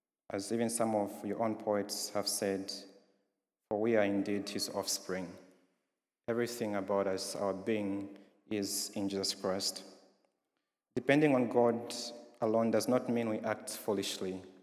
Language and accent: English; Zambia; I loved it in Zambia, I think, because it's a Christian nation. I'm from Zambia